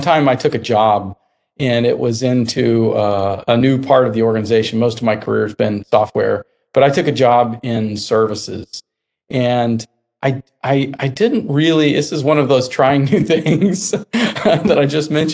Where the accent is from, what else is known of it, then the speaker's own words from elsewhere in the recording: Texas, United States; I studied in school. I grew up in Texas. I studied COBOL.